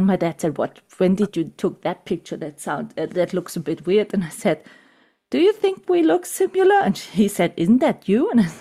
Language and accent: English; Germany; because this a period piece was shot here in my hometown. In the we have a really big castle here, and my hometown was for 9 months the capital of France in the Second World War.